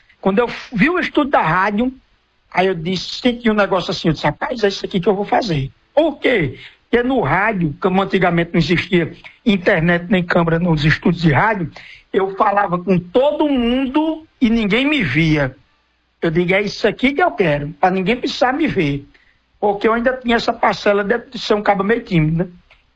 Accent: Rio Grande do Norte, Brazil; moved away; also born or lived in Ceará; E então, eu deixei, saí do Rio Grande do Norte, fui lá pro Ceará

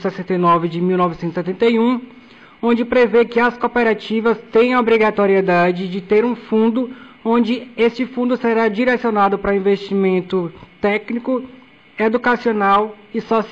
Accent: Senhor do Bonfim, Bahia, Brazil; Bonfim é de onde eu vim.

